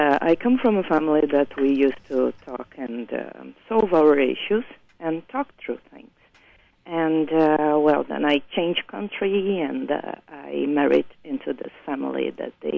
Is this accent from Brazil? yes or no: yes; Brazil; No, I'm from Brazil.